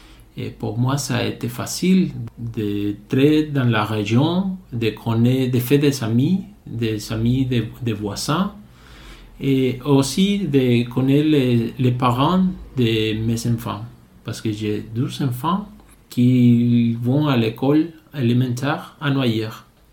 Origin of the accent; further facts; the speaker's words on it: Mexico; French is a second language; moved away as an adult; now in France; Je viens du Mexique, et un pays de 120 millions.